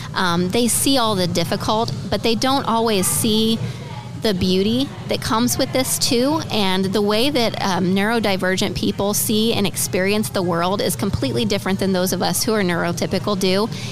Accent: Fort Wayne, Indiana, United States; Originally, I'm from Fort Wayne. I actually lived in Indianapolis for 7 years while I attended the University of Indianapolis. And now I live in Fort Wayne again.

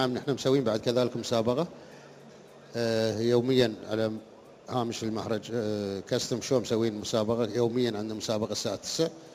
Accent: United Arab Emirates

